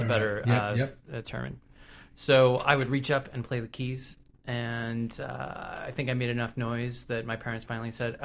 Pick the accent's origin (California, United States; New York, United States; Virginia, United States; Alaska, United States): California, United States; Palo Alto; I grew up in Palo Alto, California.